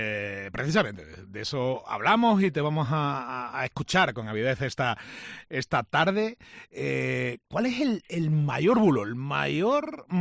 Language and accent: Spanish; Extremadura, Spain; por supuesto, como extremeño, me encanta